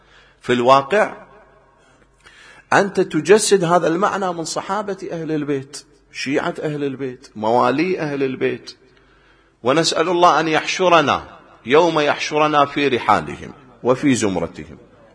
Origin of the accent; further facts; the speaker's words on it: Iraq; على سبيل المثال عندنا في العراق